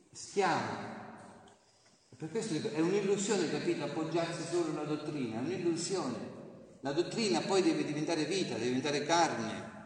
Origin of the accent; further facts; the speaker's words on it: Tolentino, Marche, Italy; vengo da Tolentino, lì nelle Marche, dove c'è il terremoto.